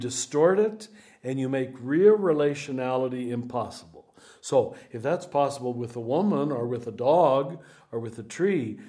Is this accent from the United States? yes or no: yes; United States; I'm a capitalist too because I'm an American. It's just, it comes with our mother's milk.